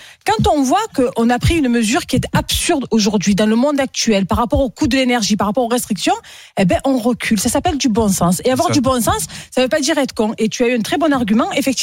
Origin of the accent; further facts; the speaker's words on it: Marseille, Provence-Alpes-Côte d'Azur, France; Mais il va être contre moi juste parce que je suis de Marseille.